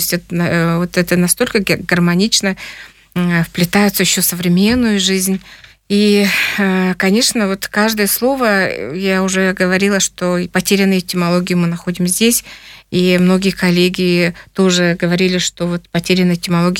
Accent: Altai Krai, Russia; объясняли, что мы из Российской Федерации, что мы живем почти на границе с Монголией

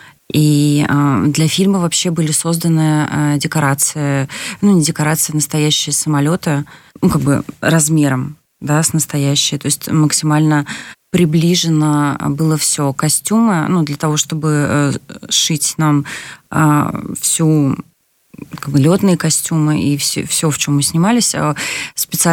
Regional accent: Saint Petersburg, Russia; born there; я родилась в Ленинграде, но сейчас продолжаю жить уже теперь в Санкт-Петербурге, и для меня, естественно, это мой город

